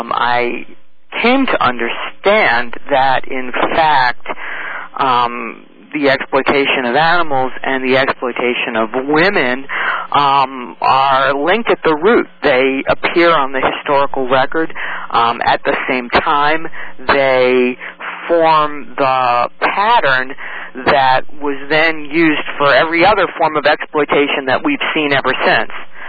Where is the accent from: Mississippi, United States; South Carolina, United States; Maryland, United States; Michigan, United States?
Maryland, United States; Baltimore; Well, I grew up in Baltimore City, which is a port city on the East Coast.